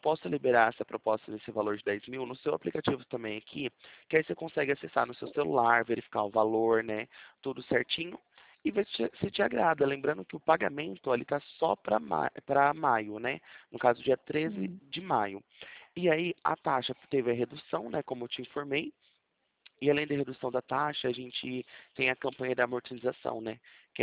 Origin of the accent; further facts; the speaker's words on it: Tarabai, São Paulo, Brazil; eu falo daqui de Presidente Prudente, mas eu sou nascido e criado em Tarabai.